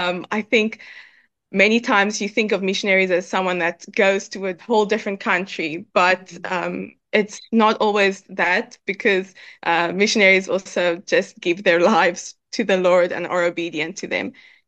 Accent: South Africa; we are South African missionaries in South Africa

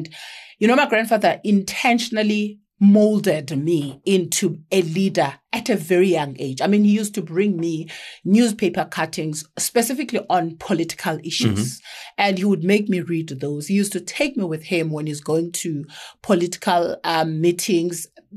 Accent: Bizana, Eastern Cape, South Africa; born there; I was born in Bizana. Bizana is a beautiful small town, underdeveloped currently, thanks to the Messi ANC. Small, beautiful town off Bizana in the Eastern Cape. That is where I was born.

